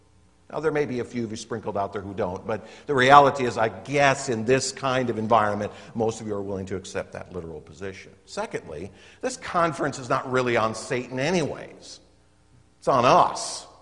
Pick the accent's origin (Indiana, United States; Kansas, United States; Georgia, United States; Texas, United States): Kansas, United States; I am not, as you know, a Southern Baptist. I'm from Kansas, but affiliated with Southern Baptists in many ways and was ordained in a Southern Baptist church